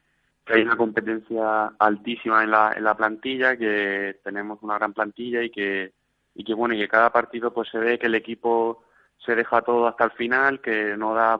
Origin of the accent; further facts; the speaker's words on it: Almuñécar, Andalusia, Spain; empecé allí en el equipo de mi pueblo, en Almuñécar 77